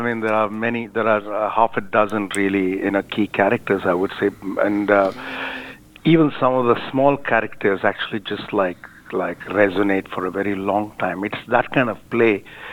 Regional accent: India; English is a second language; See, I'm an Indian.

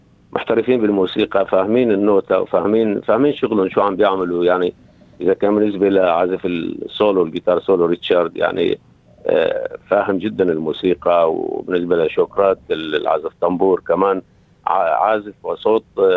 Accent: Syria; also born or lived in Lebanon; now in Australia; أنا طبعا طلعت أنا وعائلتي من سوريا للبنان واستقرينا فترة طويلة،

